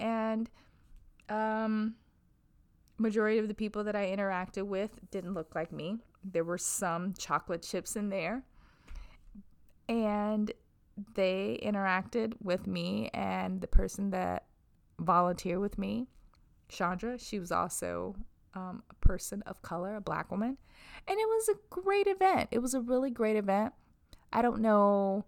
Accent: Wisconsin, United States; I'm originally from Wisconsin. So they came from Wisconsin to visit me and my sister and my niece here

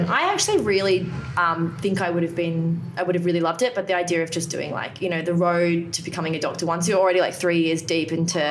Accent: Newcastle, New South Wales, Australia; also born or lived in Sydney / Canada; I was born in Sydney. We moved to Canada. I was there for four years, I think. Then we moved back to Newcastle.

